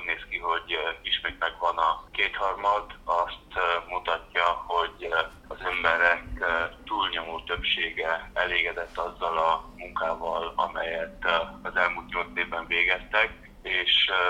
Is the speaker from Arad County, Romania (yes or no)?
yes; Arad County, Romania; itthon a szülőföldünkön tudjunk magyarként boldogulni